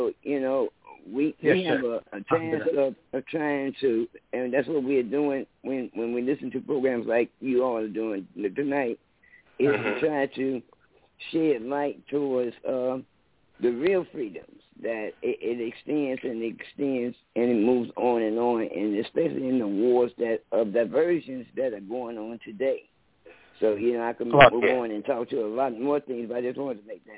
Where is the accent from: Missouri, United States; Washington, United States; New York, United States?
Missouri, United States; So I look at, you know, the Show Me State as my home state as well.